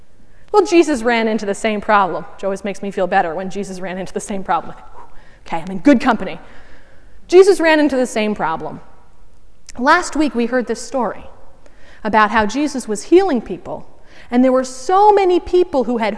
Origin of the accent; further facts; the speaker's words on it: Vermont, United States; Vermont's kind of a small enough place that in some ways I feel like I've come back to my hometown, even though my hometown is 45 minutes away.